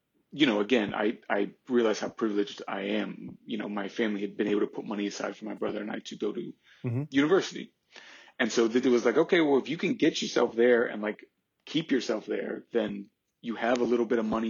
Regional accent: Richmond, Virginia, United States; moved away as an adult; also born or lived in Australia; So I grew up in Richmond, left when I was about 18. I lived a bunch of places. I moved to Australia and I went to college and university in Australia for a while

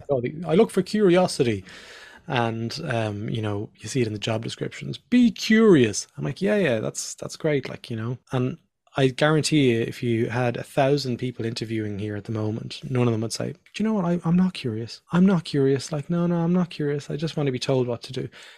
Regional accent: Ireland; This is why we'd speak to each other, because he's Irish and I'm Irish.

